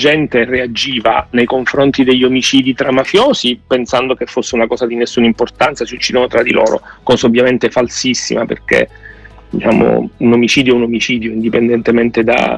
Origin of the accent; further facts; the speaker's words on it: Palermo, Sicily, Italy; io sono palermitano di origine